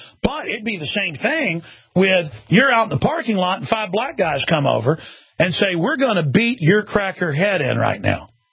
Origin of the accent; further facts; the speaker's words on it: Dallas, Texas, United States; But when I grew up in Dallas, Texas, let me tell you something.